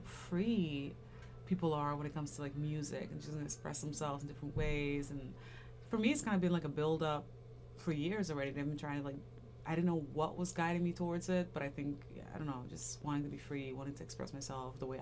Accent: Curaçao; I'm from Curacao, yeah. It's cool. It's Caribbean island

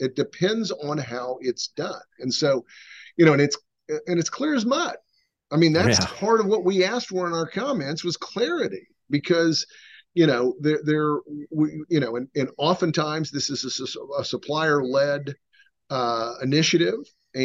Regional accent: Tulsa, Oklahoma, United States; he was going to my hometown of Tulsa to open a restaurant in the Greenwood District. And for those that have followed the horrible history of my hometown when it comes to race relations

